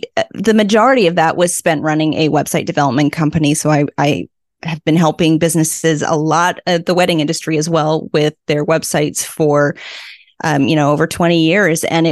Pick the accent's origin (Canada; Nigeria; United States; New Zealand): Canada; Vancouver, British Columbia; now in Prince Edward Island, Canada; No. I raised in Vancouver. So we moved here